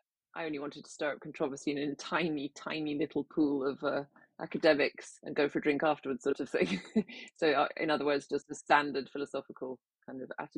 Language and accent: English; Scotland, United Kingdom; I didn't feel particularly at home growing up in Scotland.